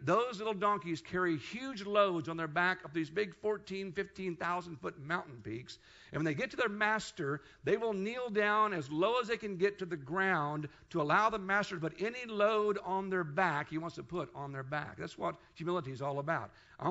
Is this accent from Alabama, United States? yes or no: no; Kansas, United States; Now, in Dallas, they say humble, but I say humble. I use that H in there, okay? So I'm from Kansas, so I say humble yourself, okay?